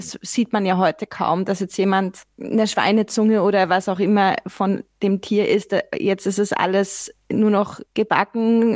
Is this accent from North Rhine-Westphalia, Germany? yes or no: no; Nuremberg, Bavaria, Germany; Und ich bin auch aufgewachsen in einer Umgebung. Ich komme ursprünglich aus Franken, aus Deutschland, aus Nürnberg. Und da bin ich aufgewachsen mit Fleisch.